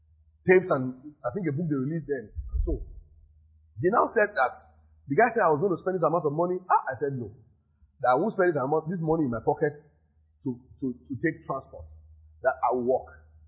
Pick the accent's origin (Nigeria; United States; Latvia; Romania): Nigeria; English is a second language; moved away as an adult; So I said, how would I come all the way from Nigeria? And the first thing you will do with your life is to sleep.